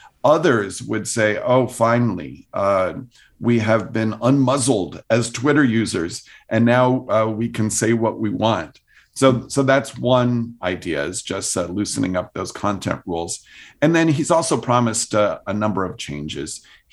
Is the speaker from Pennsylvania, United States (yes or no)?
no; Washington, District of Columbia, United States; I was raised in Washington, D.C., and so I pretty much learned to read from the Washington Post